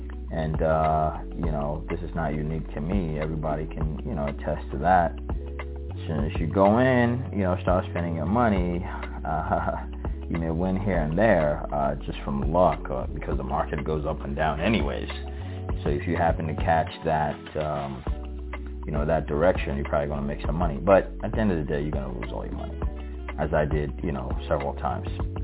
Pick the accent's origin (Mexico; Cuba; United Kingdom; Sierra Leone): Sierra Leone; also born or lived in Virginia; now in Memphis, United States; I am originally from Sierra Leone, West Africa, I now live in Memphis, Tennessee. Moved down here from Virginia about maybe 5 or 6 years ago.